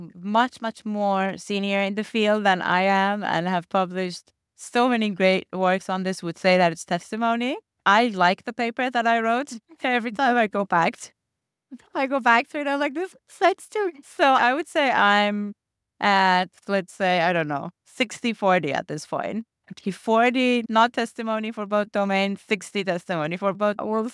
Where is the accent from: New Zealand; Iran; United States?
Iran; So I'm originally from Iran. And I went back, I think, one summer and then another summer.